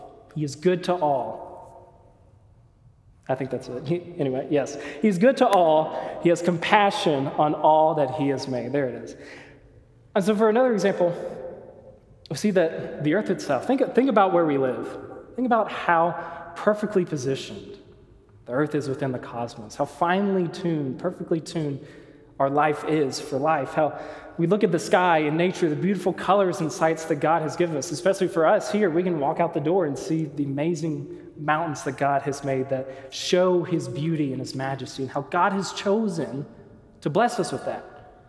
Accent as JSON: {"language": "English", "region": "Alabama", "country": "United States", "moved": "as an adult", "said": "As you may know, I'm from Alabama, and 2 years ago accepted an offer to go to grad school out here at the School of Mines."}